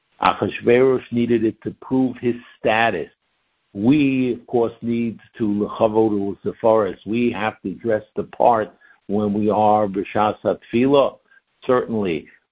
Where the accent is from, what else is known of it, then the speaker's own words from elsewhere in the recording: New York City, New York, United States; years ago when I grew up on the East Side with Rabbi Feinstein